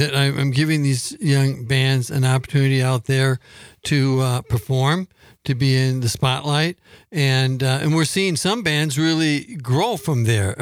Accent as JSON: {"language": "English", "town": "Whitewater", "region": "Wisconsin", "country": "United States", "said": "You know, I'm from Whitewater. It would be a band from Fort Atkinson, whatever."}